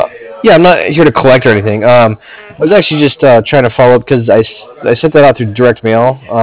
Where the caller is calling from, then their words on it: Cardiff, Wales, United Kingdom; I'm calling from Cardiff.